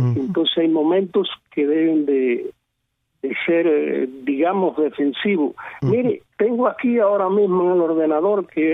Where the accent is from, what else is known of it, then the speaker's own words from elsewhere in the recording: Cuba; soy el único cubano que viviendo en Cuba ha venido a Estados Unidos con el único propósito de conocer este país.